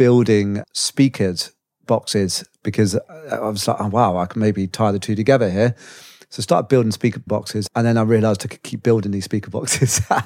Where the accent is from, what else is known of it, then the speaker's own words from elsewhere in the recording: Bath, South West England, United Kingdom; Just outside Bristol, actually, a place called Bath.